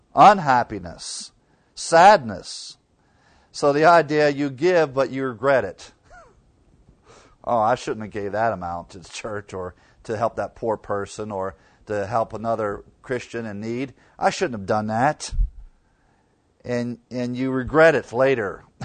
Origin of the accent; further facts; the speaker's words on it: Ohio, United States; growing up in Ohio, we would sell seeds. It shows you're from farm country when you sell